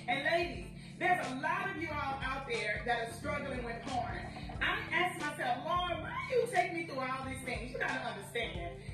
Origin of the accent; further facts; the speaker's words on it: Louisiana, United States; I'm Cajun, seafood, spice, honey, saturated spice.